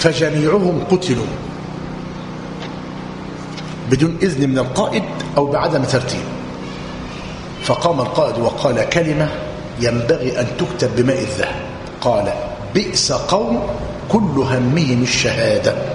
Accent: Egypt; عندنا في مصر

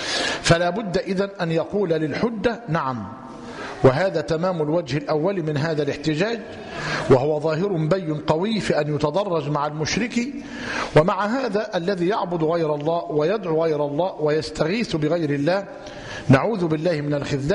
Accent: Egypt

